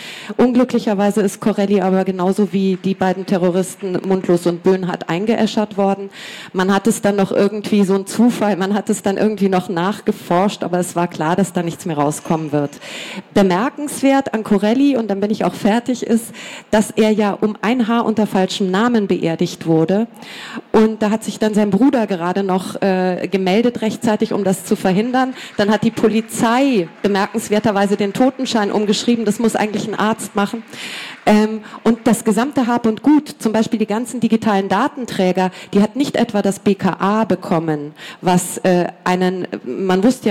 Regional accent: Bavaria, Germany; born there; ich komme gebürtig aus Bayern

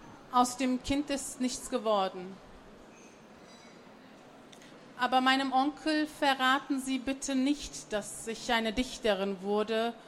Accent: Germany; born there; Und daher kommt eben die türkische Sprache, die ich wie meine Muttersprache spreche. Und die deutsche eben, weil ich hier geboren worden bin. Tscherkessisch kann ich einige Wörter leider nur.

